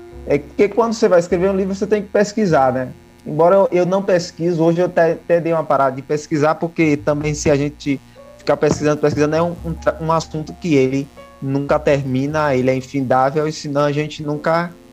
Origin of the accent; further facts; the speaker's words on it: Piritiba, Bahia, Brazil; moved away as an adult; also born or lived in Biritinga / São Paulo; Então, nasci em Biritinga, mas passei aí por Piritiba na minha infância e adolescência e um pouquinho da juventude.